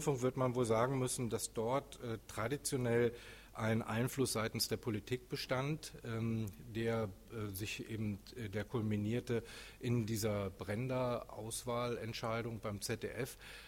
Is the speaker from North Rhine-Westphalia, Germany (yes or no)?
yes; Dortmund, North Rhine-Westphalia, Germany; Weil in meiner Heimatstadt Dortmund ist ja eine Zeitung quasi gänzlich aufgelöst worden.